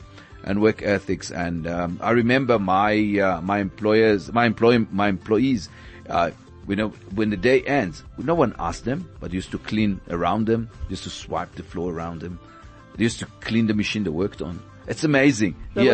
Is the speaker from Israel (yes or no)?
yes; Israel; English is a second language; moved away as an adult; now in South Africa; when I came to South Africa first time, and I came from Israel